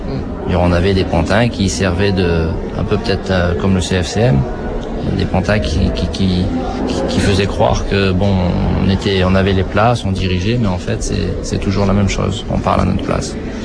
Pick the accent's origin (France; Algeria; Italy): France; Clermont-Ferrand, Auvergne-Rhône-Alpes; Moi, je suis Clermontois, je suis d'Auvergne. Je suis ici que depuis un an et demi, je vis dans une cité universitaire.